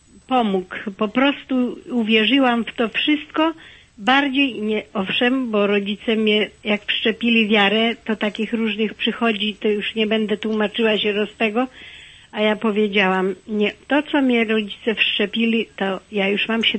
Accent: Wołomin, Masovian Voivodeship, Poland; bo ja jestem z Wołomina

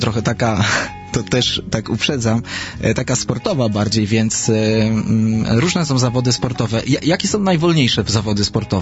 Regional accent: Bydgoszcz, Kuyavian-Pomeranian Voivodeship, Poland; born there; urodziłem się w Bydgoszczy

